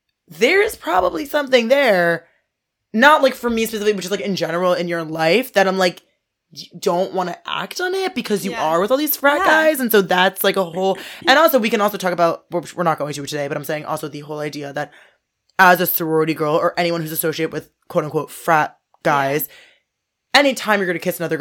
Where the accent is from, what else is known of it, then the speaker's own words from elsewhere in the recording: New Jersey, United States; also born or lived in New York City; We were both somewhat from New York City. My family moved to the suburbs, New Jersey.